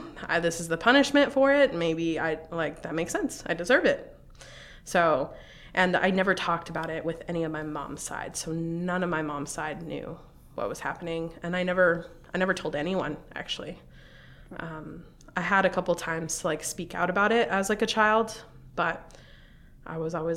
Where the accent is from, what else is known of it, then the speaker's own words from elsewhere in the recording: Arizona, United States; So I grew up in Arizona. So as many of you know, that is very hot desert.